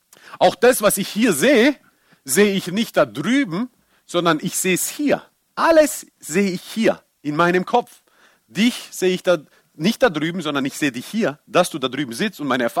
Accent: Croatia; German is a second language; ich als Kroate musste meinen kulturellen Hintergrund wirklich sehr stark loswerden

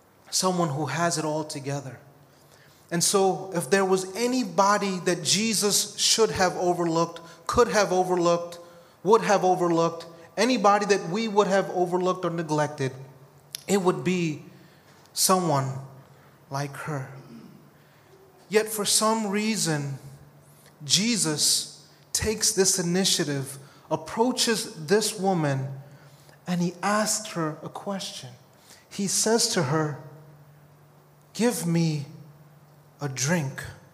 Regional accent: Bronx, New York, United States; growing up in the Bronx was very unique because as an Indian kid, you were actually the minority there.

